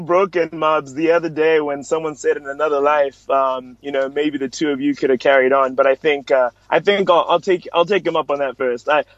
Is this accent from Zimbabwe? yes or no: yes; Zimbabwe; now in United States; So I'm originally from Zim, obviously, as you can tell from my name. I moved out here about 10 years ago